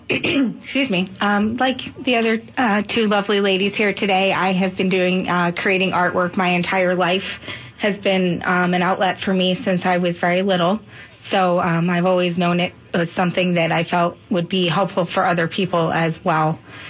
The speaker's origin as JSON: {"language": "English", "region": "Delaware", "country": "United States", "said": "No, originally I'm from Delaware, but I have lived all up and down the Northeast."}